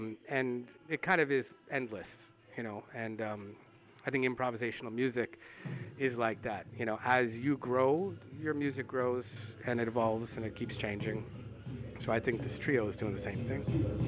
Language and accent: English; United States; I grew up playing Carnatic music, but I grew up in the United States, so I was like really inspired by a lot of different sounds